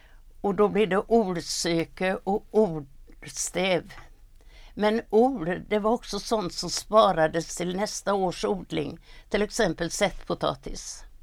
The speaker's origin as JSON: {"language": "Swedish", "town": "Svindal", "region": "Västra Götaland County", "country": "Sweden", "tie": "born there", "said": "och jag är född i Svindal. … Jag är född 1916. Och jag brukar säga om mig själv att jag är inföding."}